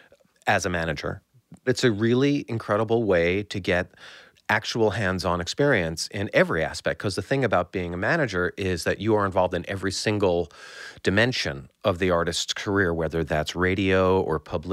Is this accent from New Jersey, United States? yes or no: yes; Fort Lee, New Jersey, United States; I grew up in Fort Lee, New Jersey.